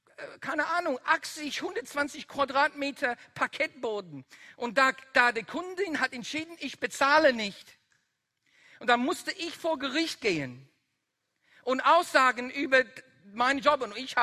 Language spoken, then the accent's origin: German; Netherlands; accent: Dutch; German is a second language; weiter ist mein holländischer Akzent